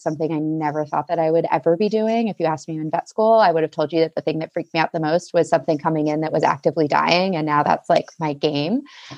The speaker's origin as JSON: {"language": "English", "region": "Maine", "country": "United States", "tie": "born or raised there", "said": "But I grew up in Maine and went westward for vet school."}